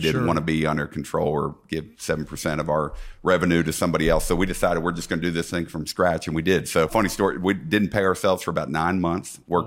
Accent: Cincinnati, Ohio, United States; now in Birmingham, United States; From Cincinnati, Ohio, originally.

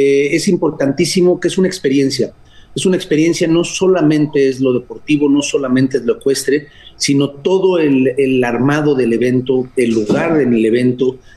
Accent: Mexico; tenemos que estar muy agradecidos como mexicanos que el comité organizador invite y traiga este evento a México.

